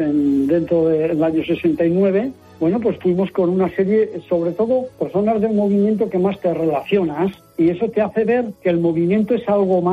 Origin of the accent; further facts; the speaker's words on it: Logroño, La Rioja, Spain; yo soy de Logroño